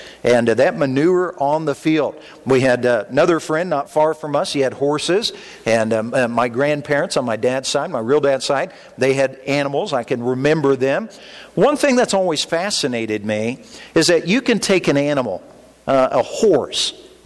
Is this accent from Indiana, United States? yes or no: yes; Indiana, United States; I grew up in Indiana, and when we talked about the boat had its rudder.